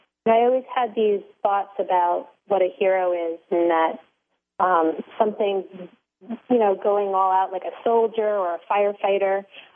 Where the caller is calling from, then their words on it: New Jersey, United States; Hey, I'm calling in from New Jersey.